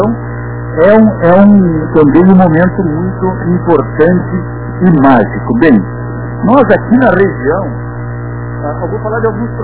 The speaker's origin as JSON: {"language": "Portuguese", "town": "São Marcos", "region": "Rio Grande do Sul", "country": "Brazil", "tie": "born or raised there", "said": "Eu sou aqui certinho, né, de São Marcos, aqui, natural aqui de São Marcos, moro em São Marcos ainda, sou da Serra"}